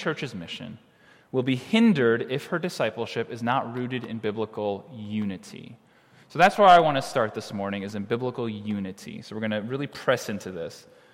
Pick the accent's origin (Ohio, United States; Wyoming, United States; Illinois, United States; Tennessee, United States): Illinois, United States; Glenview; So I grew up in the church. I grew up in Glenview, if anyone's familiar, not too far, I guess, from here.